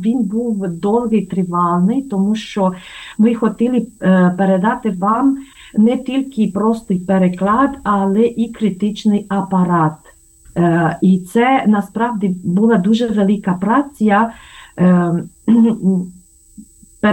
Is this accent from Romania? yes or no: yes; Romania; Ukrainian is a second language; Я від початку хочу сказати, що я румунка.